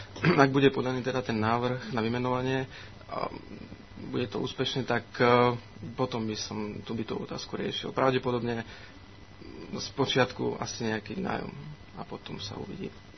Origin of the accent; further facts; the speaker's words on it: Michalovce, Košice Region, Slovakia; Som vyšším súdnym úradníkom okresného súdu Nitra. Pochádzam z Michaloviec. Strednú školu som absolvoval na gymnáziu Pavla Horvá v Michalovciach.